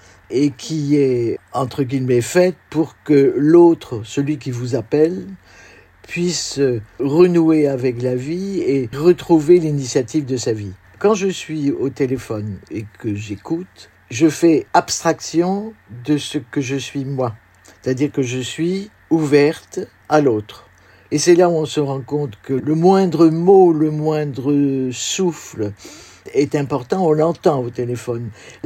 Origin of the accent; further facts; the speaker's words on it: Saint-Pol-de-Léon, Brittany, France; Je suis bretonne de Saint-Paul-de-Léon, donc Nord Finistère. J'ai 83, je suis une vieille dame là